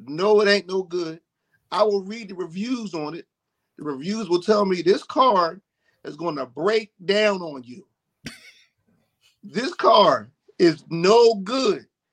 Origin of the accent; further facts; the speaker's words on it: Philadelphia, Pennsylvania, United States; I'm born in Philly. I was born and raised in Philly. Our public school system is terrible